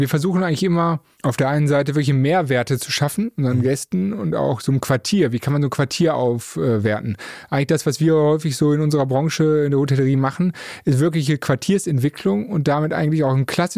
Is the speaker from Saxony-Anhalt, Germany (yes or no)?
no; Düsseldorf, North Rhine-Westphalia, Germany; da hat man sich lange immer gesagt, wo sind das eigentlich als Düsseldorfer?